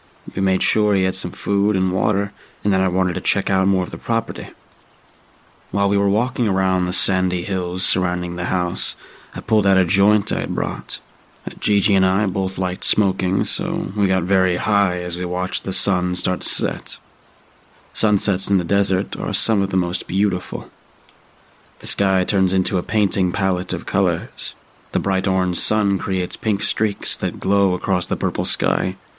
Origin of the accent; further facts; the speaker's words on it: Southwest, United States; I'm from the American Southwest, in what was once the Navajo Nation, and that's where the story takes place.